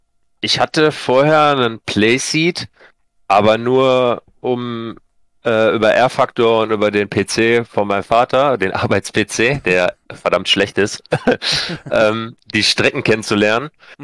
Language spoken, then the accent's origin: German; North Rhine-Westphalia, Germany; Ich bin aktuell 22 Jahre alt, komme aus dem schönen Sauerland